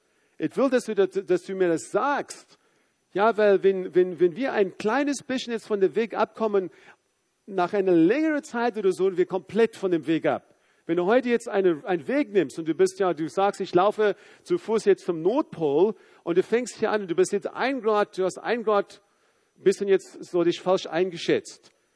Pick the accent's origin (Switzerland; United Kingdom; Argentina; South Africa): South Africa; now in Dresden, Germany; Südafrika. Ja, natürlich, ja. Wo ich herkomme.